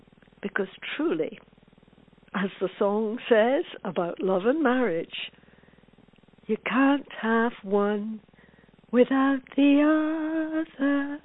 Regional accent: Scotland, United Kingdom; the Bible I grew up with in the Presbyterian Church of Scotland

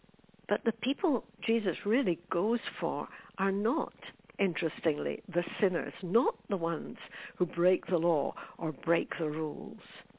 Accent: Scotland, United Kingdom; When I was a child, I grew up in the Presbyterian Church of Scotland

